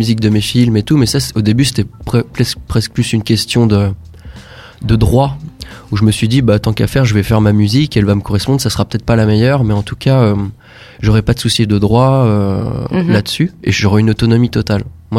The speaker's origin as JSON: {"language": "French", "region": "Auvergne-Rhône-Alpes", "country": "France", "lives_now": "Reims, France", "said": "Moi je viens pas de cette région là, je viens de Haute-Savoie. Je suis arrivé à Reims par le biais des Beaux-Arts en fait."}